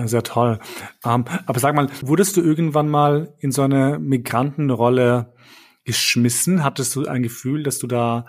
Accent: Vienna, Austria; now in Berlin, Germany; ich bin Wiener, also im Herzen bin ich Wiener, also kein Ur-Wiener, aber ich bin halt hier, also in Wien aufgewachsen.

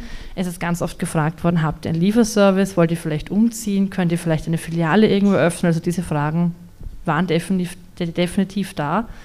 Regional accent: Vienna, Austria; ich bin in Favoriten aufgewachsen, also ich kann mir das eigentlich gar nicht vorstellen.

